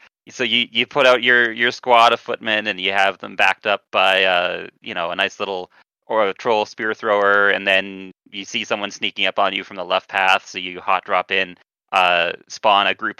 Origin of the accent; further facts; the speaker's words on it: Edmonton, Alberta, Canada; As a fellow Edmontonian